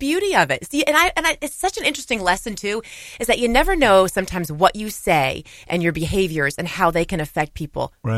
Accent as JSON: {"language": "English", "region": "Rhode Island", "country": "United States", "tie": "born or raised there", "moved": "yes", "said": "I grew up in Rhode Island, so I'm definitely New England, born and bred. And, I love Rhode Island. I miss Rhode Island."}